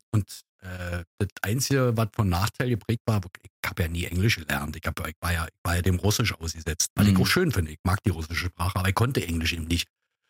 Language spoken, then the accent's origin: German; East Germany, Germany; Ich bin ja in der DDR groß geworden